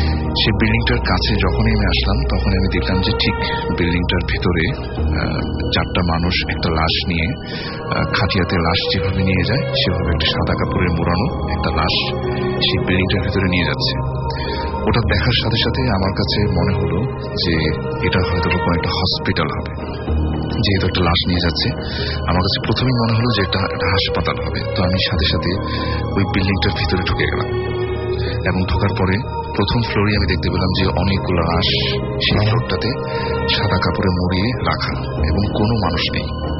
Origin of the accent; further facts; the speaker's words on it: Dhaka, Dhaka Division, Bangladesh; ঢাকা থেকে এসেছি